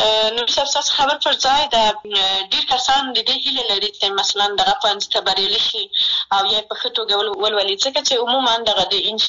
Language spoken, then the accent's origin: Pashto; Maidan Wardak, Afghanistan; زه د میدان وردګ ولایت څخه یم